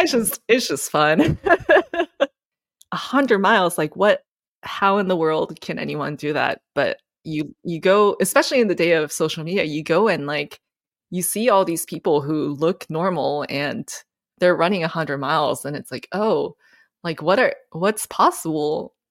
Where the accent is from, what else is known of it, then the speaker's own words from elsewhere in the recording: Japan; also born or lived in England; So I spent nine years in Japan total.